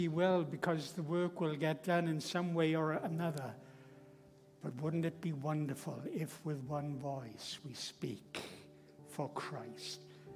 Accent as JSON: {"language": "English", "region": "Wales", "country": "United Kingdom", "said": "I'm a Welshman, so I'm talking as a Welshman."}